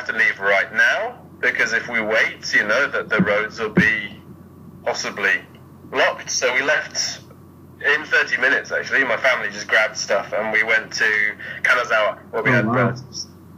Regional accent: England, United Kingdom; also born or lived in Germany / Spain; now in Japan; So my parents are British. I was born in Germany, lived there for a couple of years. So I left when I was two. Went back to England for a bit, then moved to Spain for 8 years. So I was there for elementary school. Then went to England for high school and university.

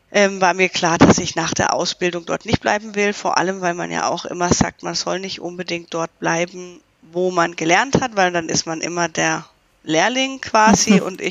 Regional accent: Lörrach, Baden-Württemberg, Germany; Ich bin aufgewachsen, auch in Lörrach, geboren in Lörrach, aufgewachsen in Lörrach. Meine Schule in Lörrach gemacht, die Ausbildung in Lörrach gemacht. Also ich bin immer am gleichen Ort geblieben tatsächlich.

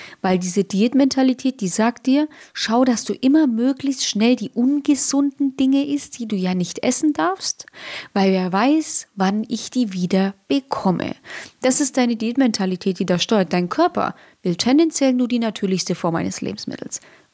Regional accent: Nuremberg, Bavaria, Germany; Bei uns in Franken, in Nürnberg, heißt es Kong.

